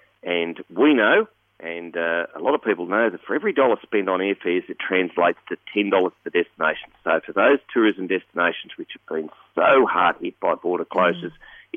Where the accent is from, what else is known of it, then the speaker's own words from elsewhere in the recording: Wagga Wagga, New South Wales, Australia; And I know, I come from Wagga Wagga.